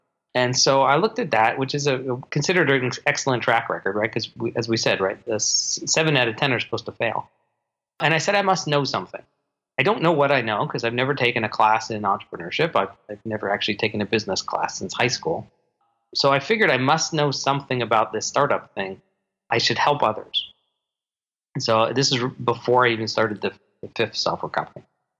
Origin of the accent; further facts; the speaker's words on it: Bainbridge Island, Washington, United States; I wound up discovering this business school that's based on my hometown. I live on Bainbridge Island outside of Washington.